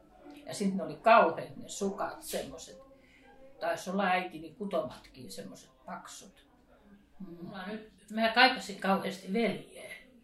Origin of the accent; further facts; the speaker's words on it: Karelia, Finland; ne oli hämäläisiä, mä olen karjalainen, niin kuin varmaan siitä syntymäpaikastakin tiedän.